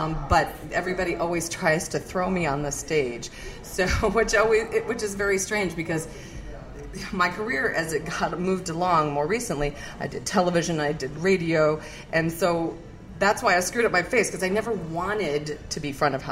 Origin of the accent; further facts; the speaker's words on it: Chicago, Illinois, United States; Oh, you're from that. I'm from Chicago.